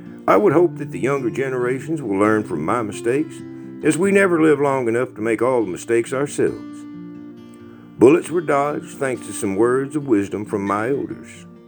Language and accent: English; Bandera, Texas, United States; I have begun to take note of what a long journey my growing up in Bandera has been.